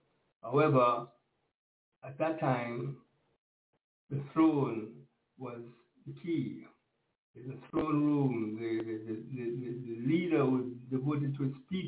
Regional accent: Jamaica; I was at the gate that night. I was fresh from Jamaica, and the virgins decided that I should hold the gate with another sister.

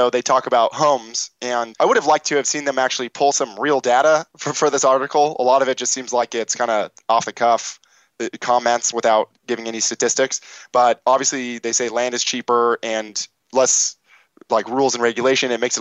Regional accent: Newport Beach, California, United States; I'm from Newport Beach. This is the Mercedes capital of the world.

